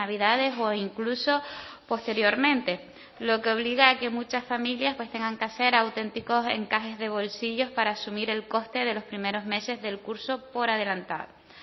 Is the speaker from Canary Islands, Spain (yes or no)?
yes; Canary Islands, Spain; las que somos de las personas que somos de Islas Capitalinas o las que nos hemos formado fuera de nuestra isla de residencia